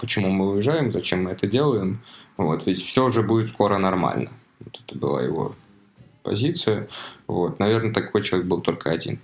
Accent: Russia; еще двое ребят, в том числе и мы, из России

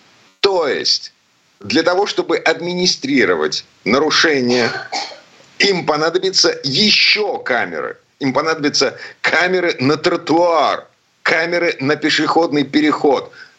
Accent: Saint Petersburg, Russia; из Петербурга

